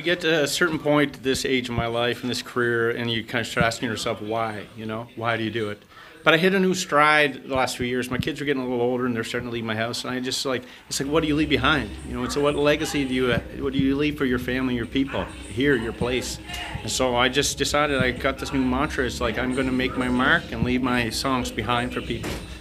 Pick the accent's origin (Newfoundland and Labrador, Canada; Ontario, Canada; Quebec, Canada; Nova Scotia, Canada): Nova Scotia, Canada; Mabou; specifically my town of Mabu. So I feel like this is much my little, I've carved out a little piece from my hometown, and I get to make my mark on it, and I'm so proud.